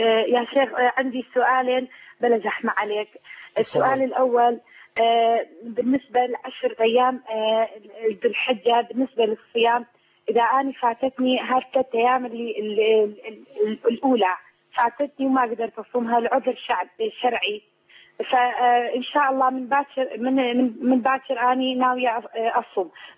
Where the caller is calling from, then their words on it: Kurdistan Region, Iraq; first language Kurdish; Arabic is a second language; أنا أكلمك كردية أتصل بك من شمال العراق، واللغة عندنا هنا احنا لغتنا كردية ما نتكلم عربي احنا.